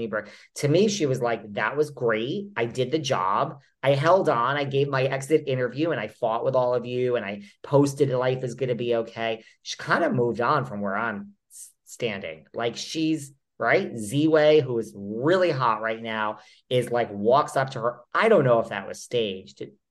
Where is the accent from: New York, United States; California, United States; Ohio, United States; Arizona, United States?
New York, United States; I don't know if it's just because I am a New Yorker.